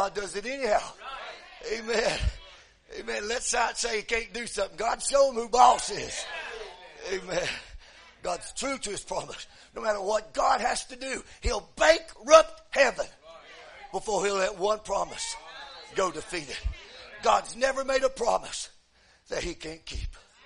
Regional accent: Tennessee, United States; I know I'm butchering these names, but hey, I'm from Tennessee, you know.

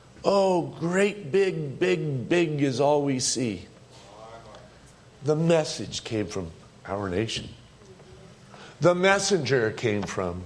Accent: United States; I'm an American.

